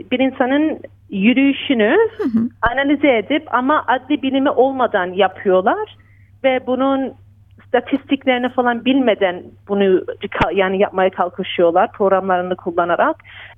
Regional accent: Australia; ikimiz de Avustralya'da doğumluyuz. Ben burada büyüdüm ve üniversiteyi burada bitirdim. 28 yaşındayım

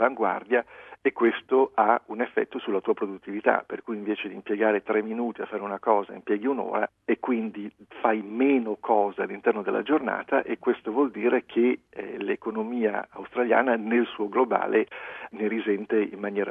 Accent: Liguria, Italy; noi che veniamo dalla Liguria e stiamo attenti ai prezzi

